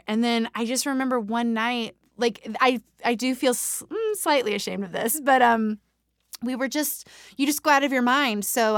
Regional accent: New Mexico, United States; also born or lived in Nevada / California / Colorado / Utah; I grew up, so I'm from New Mexico, but the addendum to that is that I'm from almost every state in the Southwest.

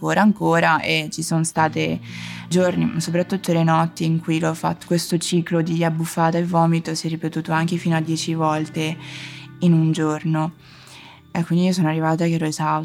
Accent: Macerata, Marche, Italy; moved away as an adult; now in Perugia, Italy; Poi io mi sono trasferita per l'università da Macerata, che è il mio paese nelle Marche. Sono venuta a Perugia

